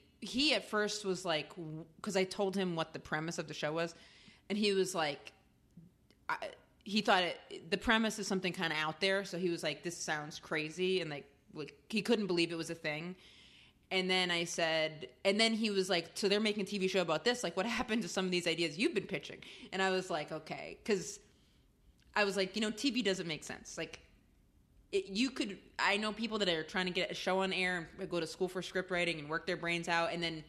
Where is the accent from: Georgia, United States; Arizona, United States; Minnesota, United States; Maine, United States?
Maine, United States; Blue Hill; I'm from Blue Hill, so this is going down in between.